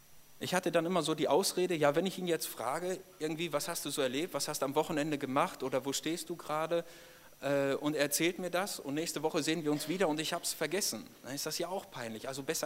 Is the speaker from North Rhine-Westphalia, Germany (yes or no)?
yes; Paderborn, North Rhine-Westphalia, Germany; Ich bin in der Gemeinde in Paderborn dort groß geworden, von klein auf.